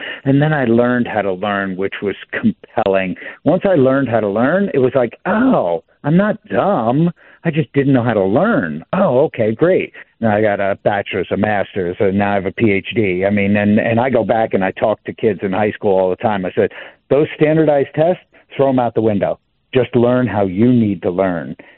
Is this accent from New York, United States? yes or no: yes; New York, United States; I grew up in New York and, you know, geez, I didn't know what I wanted to be when I grew up. I knew I didn't want to live there.